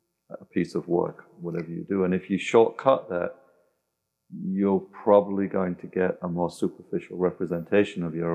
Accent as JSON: {"language": "English", "region": "Yorkshire and the Humber", "country": "United Kingdom", "said": "I come from Yorkshire. And as David Hockney's from the same part of England as I am."}